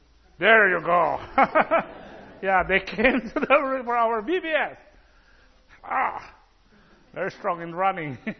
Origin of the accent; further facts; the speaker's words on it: Philippines; We are Filipino. We don't... Well, this is our national cloth. This is, we call it Tagalog, Barong Tagalog. When you have this, they know that I am Filipino.